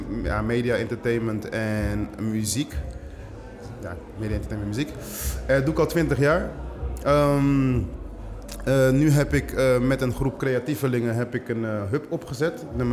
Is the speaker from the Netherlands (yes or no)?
yes; Rotterdam, South Holland, Netherlands; Ik kom uit West, Rotterdam-West.